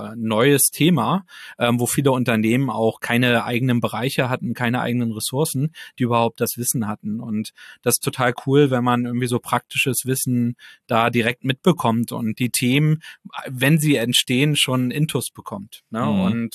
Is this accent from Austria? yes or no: no; Neubrandenburg, Mecklenburg-Vorpommern, Germany; Ja, also ich bin gebürtiger Neubrandenburger, also von daher Kind aus Mecklenburg-Vorpommern auf jeden Fall. Bin dann zum Studieren nach Berlin gegangen